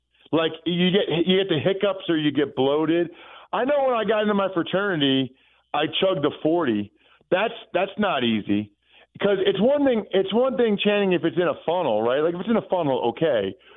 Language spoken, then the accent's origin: English; Reading, Pennsylvania, United States; so I was from Reading, Pennsylvania, way before I went to Princeton when I was 18 years old, right?